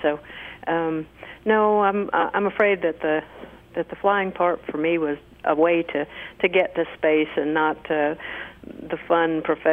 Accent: Murfreesboro, Tennessee, United States; Well, actually, Murfreesboro is my hometown. I grew up here. My mother's family's been here since the early 1800s, and we wanted to raise our three children here.

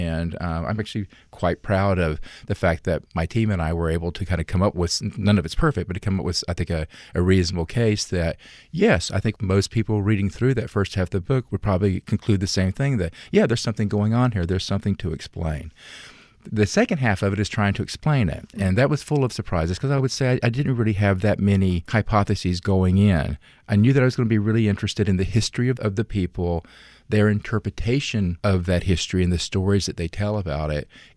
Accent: the South, United States; Growing up in the South, I'm often very sensitive about non-Southerners giving their interpretation of the South

